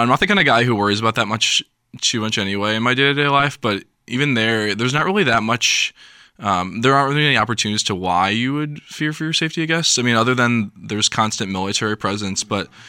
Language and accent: English; United States; And obviously, as an American, Cuba has this kind of, you know, ooh, Cuba, you know, thing.